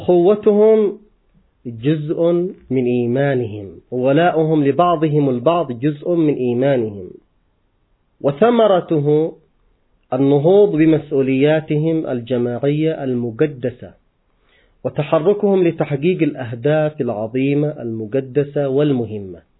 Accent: Yemen; بل عندنا في اليمن مثل معروف في الوسط القبلي

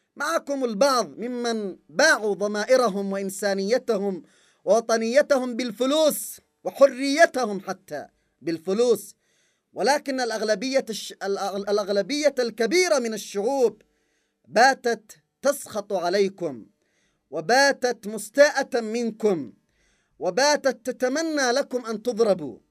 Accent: Yemen; لا تتخيل أصلا أنه بالإمكان أن يعتدى علينا كيمنيين

